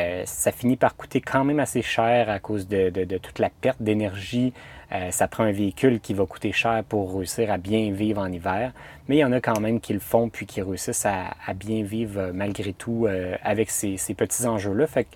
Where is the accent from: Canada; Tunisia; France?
Canada; Quebec; dans un appartement qu'on aurait chez nous au Québec